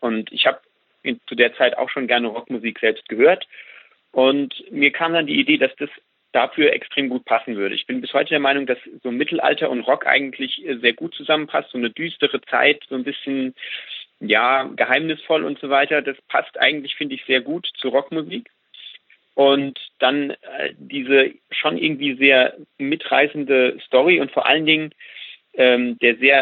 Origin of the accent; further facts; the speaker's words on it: Germany; Und naja, als Deutscher in Peru, da lernt man sich natürlich dann kennen, wenn man sich dort mal über den Weg läuft.